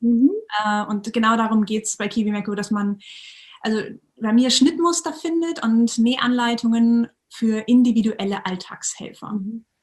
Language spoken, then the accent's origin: German; Schleswig-Holstein, Germany; bin jetzt aber wieder zurück in meiner Heimat Schleswig-Holstein.